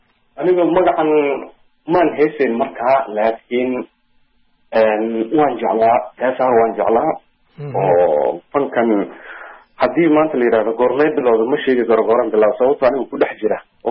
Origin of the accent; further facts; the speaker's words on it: Lafoole, Lower Shabelle, Somalia; also born or lived in Mogadishu; anigu waxaan ku dhashay Muqdisho laakiin nolosheeda intii badnayd waxaan kusoo qaatay deegaankaas la foole